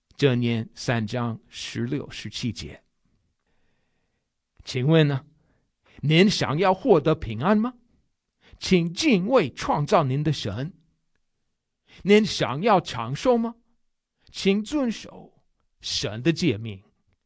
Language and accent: Chinese; United States; Chinese is a second language; 但是请您记得我是个美国人，美国人的概念和华人的概念不完全一样。